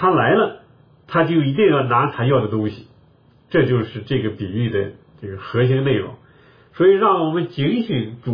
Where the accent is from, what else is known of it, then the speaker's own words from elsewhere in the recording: China; 我们中国人也知道